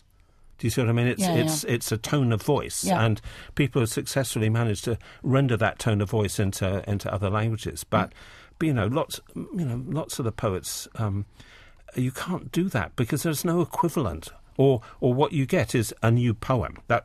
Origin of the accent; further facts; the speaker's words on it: London, United Kingdom; born there; also born or lived in Malaysia / England / Hong Kong; So when I was born, I was born in London, but then we moved to Malaysia, then we moved to England, then we moved to Hong Kong.